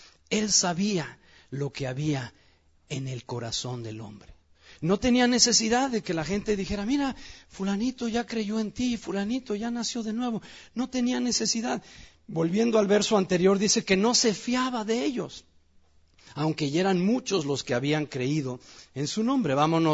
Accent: Mexico City, Mexico; born there; yo cuando nací en el Distrito Federal, la ciudad de donde provengo, capital de México, había alrededor de 6 millones de habitantes cuando yo nací hace 55 años.

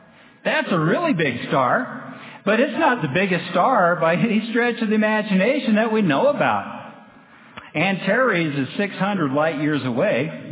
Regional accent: Texas, United States; born there; And I'm allowed to do that because I was born in Texas.

